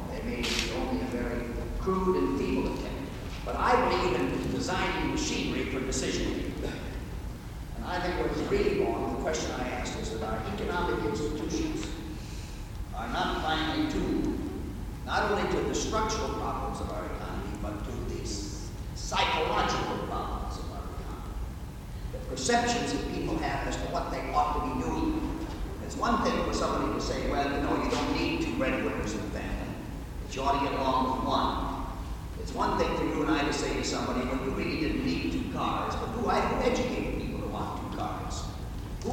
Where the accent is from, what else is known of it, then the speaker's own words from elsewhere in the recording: Minnesota, United States; I'm a senator from Minnesota.